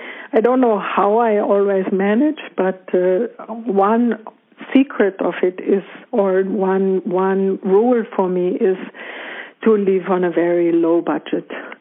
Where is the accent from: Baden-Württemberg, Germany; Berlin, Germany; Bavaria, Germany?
Baden-Württemberg, Germany; Messkirch; In Germany, in a little town called Meskirch.